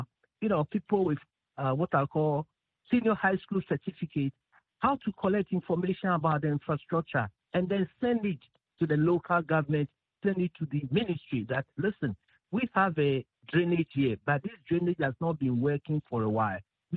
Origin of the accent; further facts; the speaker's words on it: Accra, Greater Accra, Ghana; I grew up in Accra. Most of I grew up in Jamestown, so I really knew the problem.